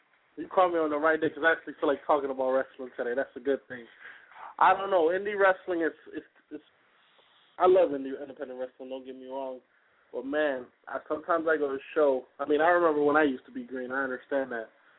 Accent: Puerto Rico; I got to wrestle in front of my hometown people. So I just went Puerto Rico. That's where I was born.

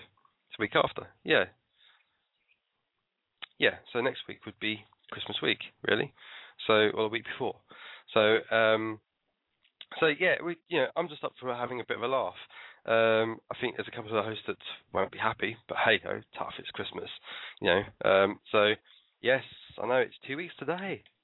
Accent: London, United Kingdom; he's Welsh and I'm English, and I'm from London.

